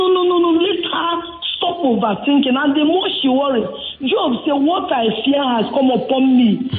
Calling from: Badagry, Lagos, Nigeria; From Badagry side.

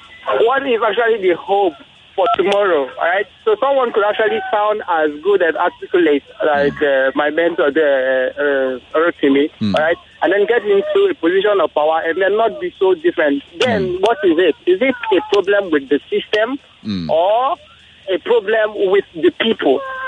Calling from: Festac, Lagos, Nigeria; I'm calling in from Festac.

